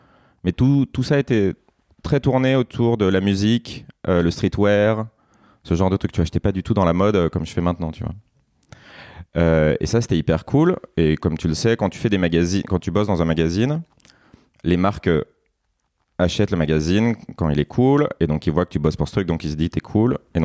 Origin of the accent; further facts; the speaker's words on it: Annecy, Auvergne-Rhône-Alpes, France; born there; now in Paris, France; J'ai 37 ans, je suis français, je suis né à Annecy, ville que tu connais, et j'habite à Paris depuis 15 ans maintenant.